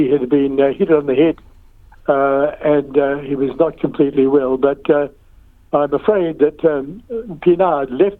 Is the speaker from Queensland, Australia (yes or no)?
yes; Queensland, Australia; I'm a Queenslander and an historian